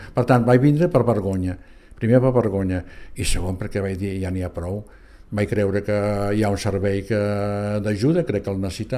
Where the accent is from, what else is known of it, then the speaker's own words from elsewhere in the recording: Valls, Catalonia, Spain; born there; en aquest moment ja no treballo, l'edat ja ho porta això, i vallenc de naixement, encara dels que vam néixer físicament a Valls, i no al Piu, sinó anterior, a la clínica del doctor Prats